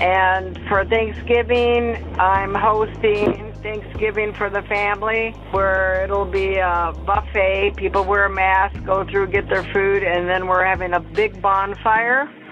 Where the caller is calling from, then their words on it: Crestwood, Kentucky, United States; I'm calling from Crestwood, Kentucky.